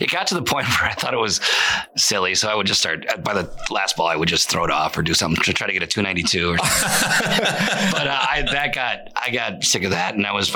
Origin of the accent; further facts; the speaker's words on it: Merrill, Wisconsin, United States; Yeah. Grew up in Merrill.